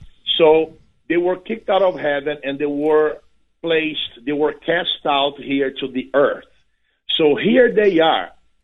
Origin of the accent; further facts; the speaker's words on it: Brazil; I'm from Brazil, you know, so you see demons manifested on the streets, you know.